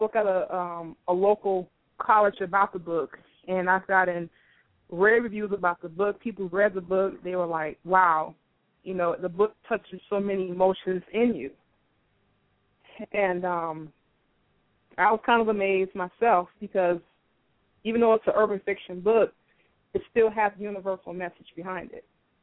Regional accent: Miami, Florida, United States; now in Atlanta, United States; I am originally from South Florida. I was born in Miami. I recently relocated to Atlanta a couple of months ago

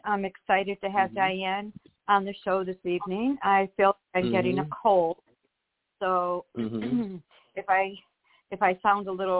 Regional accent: Romeo, Michigan, United States; also born or lived in Berkley; I grew up mainly in Macomb County. I spent the first 12 years in Berkeley, and then we went out to Romeo.

